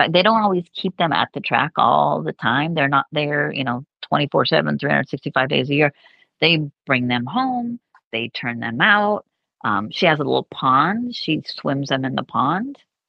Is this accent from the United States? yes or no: yes; Arizona, United States; And I grew up in Arizona and I would just hop on my old, I was into quarter horses at the time.